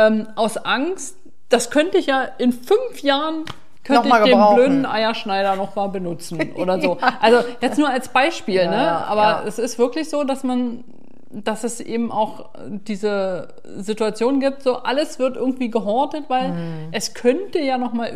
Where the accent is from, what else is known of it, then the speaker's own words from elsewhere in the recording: East Germany, Germany; Also ich bin ja auch in der DDR groß geworden